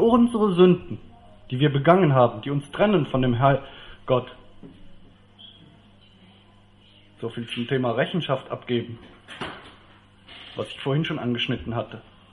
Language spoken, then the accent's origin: German; Aachen, North Rhine-Westphalia, Germany; Wir kommen aus Aachen, das sieht man am Nummernschild.